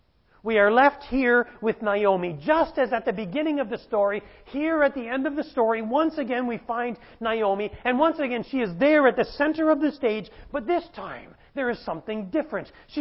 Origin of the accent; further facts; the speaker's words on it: Canada; My family, I'm from Canada, they were all in Canada.